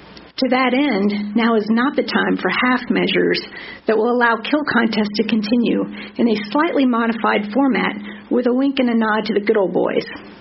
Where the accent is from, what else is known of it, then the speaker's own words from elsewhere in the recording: Mesa, Arizona, United States; I'm from Mesa.